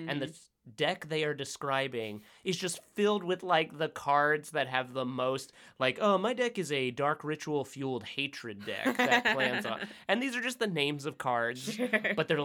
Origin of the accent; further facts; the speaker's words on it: the South, United States; my family is from Alabama, and I grew up in the South.